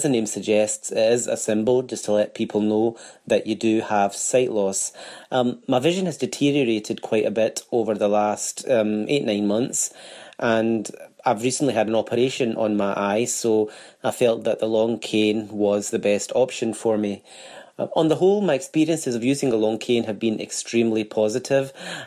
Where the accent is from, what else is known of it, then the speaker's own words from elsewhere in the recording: Glasgow, Scotland, United Kingdom; I'm from Glasgow